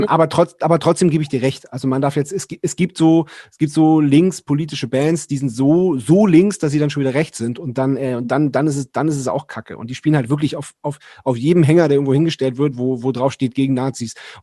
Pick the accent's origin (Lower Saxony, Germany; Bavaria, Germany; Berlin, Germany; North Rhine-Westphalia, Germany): Lower Saxony, Germany; Wir kommen ja da aus dem Landkreis, wo Gorleben ist, dass das Atommüll-Zwischenlager und das geplante Endlager